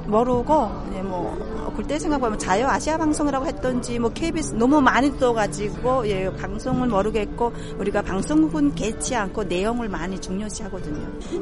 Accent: South Pyongan, North Korea; now in South Korea; 저는 평안남도에서 왔고요. 네, 2011년도부터 네, 지금까지 한국 정착하고 있는 기자로서 일하고 있습니다.

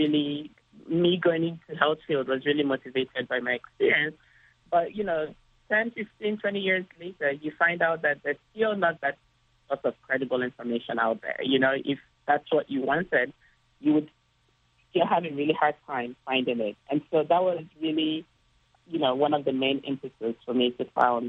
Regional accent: Nigeria; When I was young growing up in Nigeria

